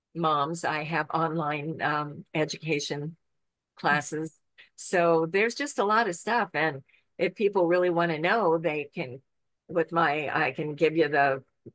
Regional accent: Ireland; she knows I love Celtic music because I'm Irish.

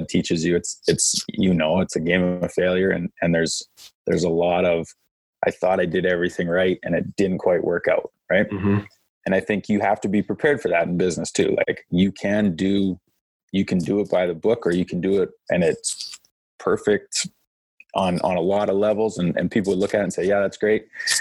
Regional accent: Manitoba, Canada; I like that I'm from Manitoba in a smaller place, and you kind of had to work for it.

